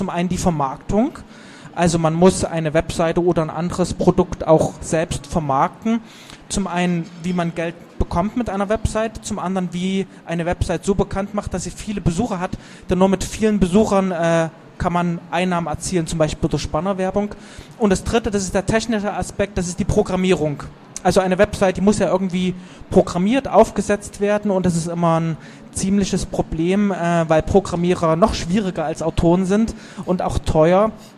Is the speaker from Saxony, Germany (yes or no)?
yes; Leipzig, Saxony, Germany; als Leipziger, bin ich so zur Wendezeit volljährig geworden